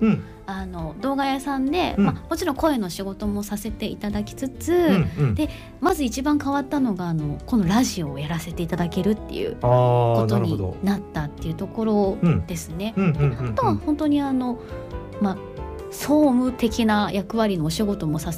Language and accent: Japanese; Kyushu, Japan; now in Tokyo, Japan; でやっぱ東京だから知ってる人もそんないるわけでもなく、もともと九州出身なので、